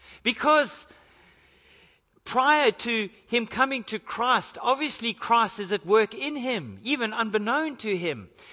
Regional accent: Queensland, Australia; And I come from Queensland, so I don't know what that says.

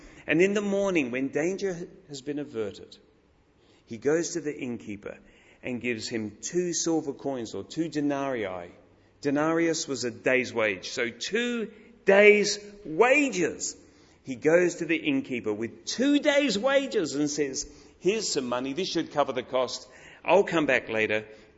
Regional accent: Australia; I, by virtue of being an Aussie, like you, am often approached to give money to someone. You can't drive, was it like this in Sydney? I live in Melbourne.

